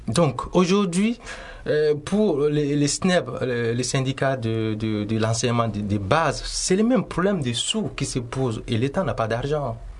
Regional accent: Mali; nous sommes des Maliens, vraiment. Au Mali, on a cette culture-là.

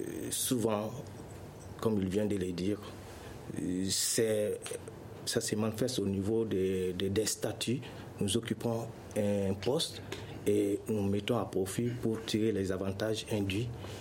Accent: Mali; chez nous au Mali

